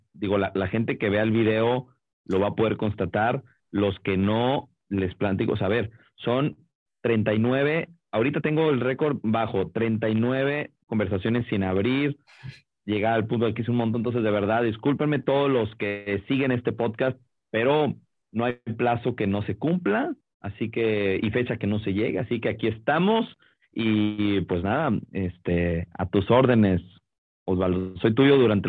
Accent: Monterrey, Nuevo León, Mexico; Al decir tantas veces que soy de Monterrey, me obligas a ponerle acento.

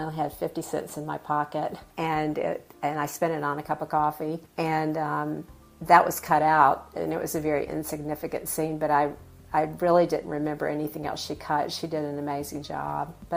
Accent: Raleigh, North Carolina, United States; now in Winston-Salem, United States; I grew up in Raleigh, North Carolina, and lived in the Triangle most of my life, but I currently live in Winston-Salem, North Carolina.

